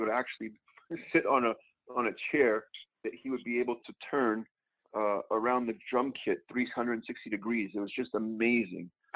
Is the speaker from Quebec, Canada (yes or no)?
yes; Montreal, Quebec, Canada; I was raised in Montreal, so Montreal is a town where, especially when I was growing up, you had winter pretty much 8 months out of the year.